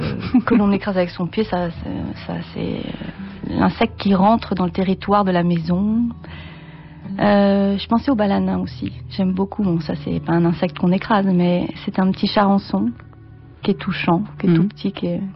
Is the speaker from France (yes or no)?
yes; France; je suis française